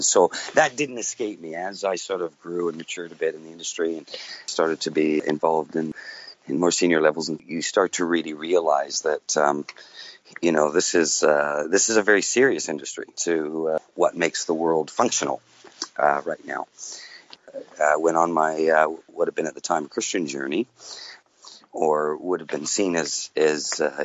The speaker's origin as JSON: {"language": "English", "region": "West Coast", "country": "Canada", "tie": "born or raised there", "moved": "yes", "lives_now": "New Zealand", "said": "not from New Zealand, but I'm currently based in New Zealand at the moment. So we're a little away from each other yet, but I was originally born in the west coast of Canada."}